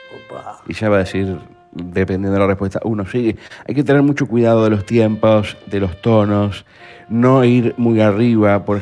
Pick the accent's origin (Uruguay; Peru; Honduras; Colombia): Uruguay; now in United States; Era uruguayo, ya no soy más. Soy estadounidense.